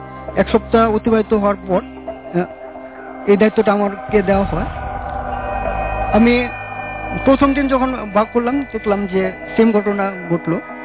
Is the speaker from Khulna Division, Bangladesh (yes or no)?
no; Mymensingh, Mymensingh Division, Bangladesh; now in Dhaka, Bangladesh; তো লেখাপড়ার উদ্দেশ্যে আমি ময়মনসিং থেকে প্রথম উত্তরতে আসি, মানে ঢাকায় আসি।